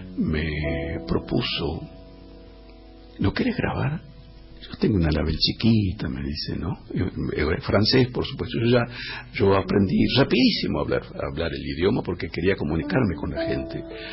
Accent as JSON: {"language": "Spanish", "region": "Buenos Aires", "country": "Argentina", "tie": "born there", "said": "yo, hijo de guaraníes, nací en Buenos Aires."}